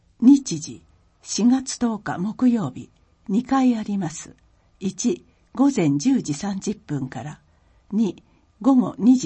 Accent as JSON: {"language": "Japanese", "town": "Whanganui", "region": "Manawatū-Whanganui", "country": "New Zealand", "tie": "born or raised there", "second_language": "Japanese", "lives_now": "Okaya, Japan", "said": "岡谷市は私のふるさとワンガヌイ町ニュージーランドと同じように自然に囲まれている美しい町です。"}